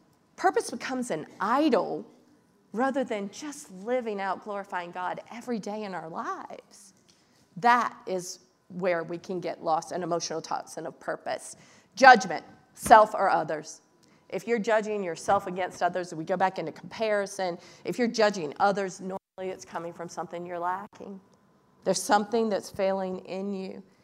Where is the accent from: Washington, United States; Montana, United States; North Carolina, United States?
North Carolina, United States; Well, y'all, I'm from North Carolina, and my kids say I got a little bit of redneck in my back pocket